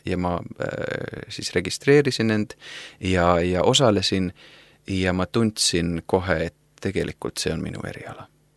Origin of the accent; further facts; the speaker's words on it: Finland; Estonian is a second language; moved away as an adult; now in Estonia; Et ma olen Soomest pärit ja 15 aastat Eestis elanud. Tulin siia algselt siis ülikooli usuteadust õppima.